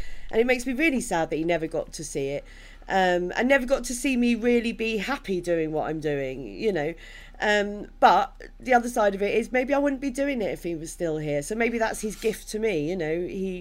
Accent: Maidstone, South East England, United Kingdom; I was brought up in Kent, so I was never far from the sea. I was brought up in Maidstone in Kent.

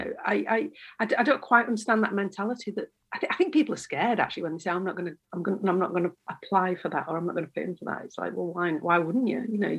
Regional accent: Yorkshire and the Humber, United Kingdom; because we're both from West Yorkshire

